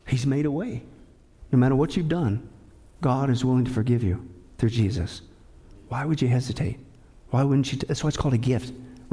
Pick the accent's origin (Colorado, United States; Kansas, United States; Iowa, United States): Kansas, United States; also born or lived in Nebraska; I grew up in Kansas and Nebraska. I'm familiar with tornadoes.